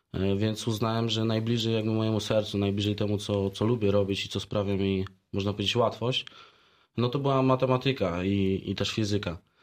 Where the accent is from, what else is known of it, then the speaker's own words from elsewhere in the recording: Zielona Góra, Lubusz Voivodeship, Poland; Znaczy nie jestem z Sulechowa, jestem dokładnie z Zawady, teraz to już jest nowa dzielnica Zielonej Góry